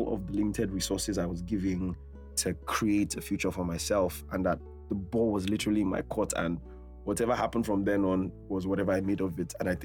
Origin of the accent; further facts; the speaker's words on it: Nigeria; moved away as an adult; now in Ireland; and I am from Nigeria, West Africa.